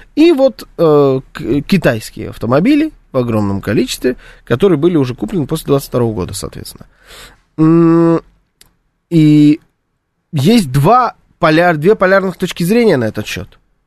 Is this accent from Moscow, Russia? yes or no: yes; Moscow, Russia; У нас здесь нет Вест в Москве. Мы же зажравшиеся москвичи.